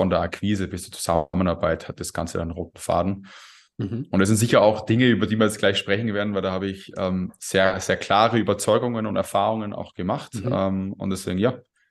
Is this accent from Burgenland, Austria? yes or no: no; Salzburg, Austria; bin Österreicher, bin Salzburger. Ich versuche meinen Dialekt einigermaßen in Grenzen zu halten.